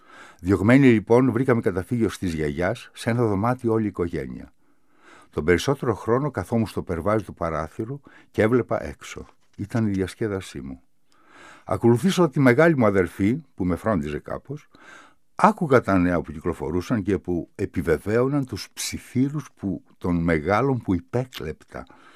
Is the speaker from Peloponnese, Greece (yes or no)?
no; Polygyros, Central Macedonia, Greece; Γεννήθηκα στον Πολύγερο της Χαλκιδικής, όπου τέλειωσα και τις εγκύκλιες σπουδές, δημοτικό σχολείο και γυμνάσιο.